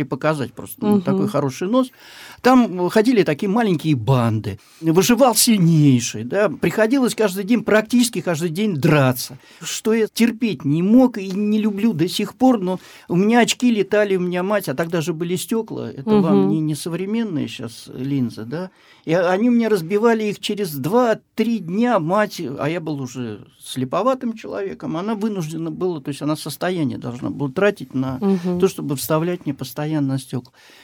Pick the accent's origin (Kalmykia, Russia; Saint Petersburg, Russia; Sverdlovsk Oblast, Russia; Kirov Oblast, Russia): Saint Petersburg, Russia; я родом с Охты, да, Среднеохтинский проспект, Малоохтинский проспект, проспект Металлистов. Ну вот это моя, так сказать, малая родина. И я появился в период бэби-бума, 60-е годы